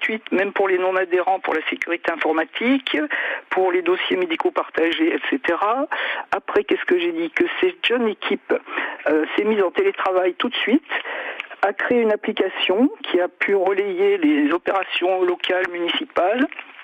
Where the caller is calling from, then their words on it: Grenoble, Auvergne-Rhône-Alpes, France; Moi, je suis de Grenoble, 38. Ah, 73, c'est ma naissance